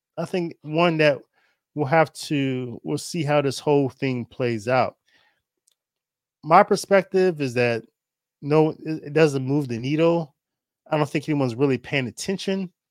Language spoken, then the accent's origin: English; United States; As an American, I just think we are a little bit arrogant.